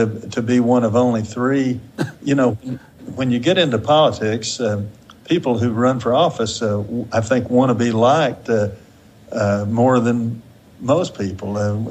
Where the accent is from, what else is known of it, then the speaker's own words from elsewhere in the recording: Knoxville, Tennessee, United States; I have 9 grandchildren all here in Knoxville, in my hometown.